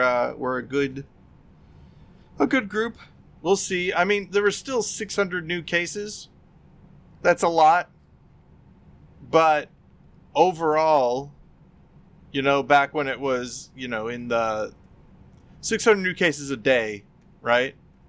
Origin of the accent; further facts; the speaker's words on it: United States; Because I'm from the United States of America.